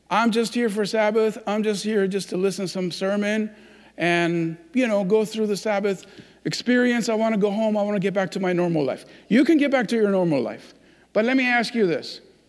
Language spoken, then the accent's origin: English; Iran; English is a second language; now in United States; When I discovered this, even though I'm from Iran, but I had to discover these long after I came to the United States